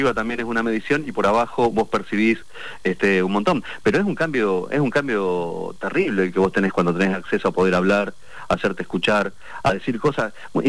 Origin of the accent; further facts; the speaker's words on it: Centenario, Neuquén, Argentina; nací en Centenario, mi vieja nos crió a tres hermanos solos, nací en una casa que tuve piso de cemento cuando tuve 12 años.